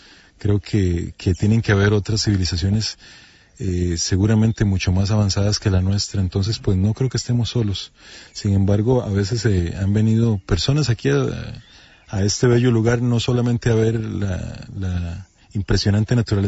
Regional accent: Turrialba, Cartago, Costa Rica; yo soy de Turrialba, del sector de Guayabo, de un sitio arqueológico muy conocido acá en Costa Rica

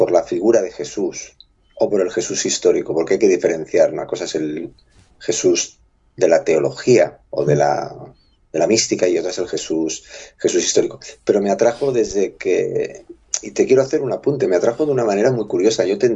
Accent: Barcelona, Catalonia, Spain; born there; Nací en Barcelona. Lo que pasa es que de muy pequeño ya empecé a viajar y luego volví a Barcelona.

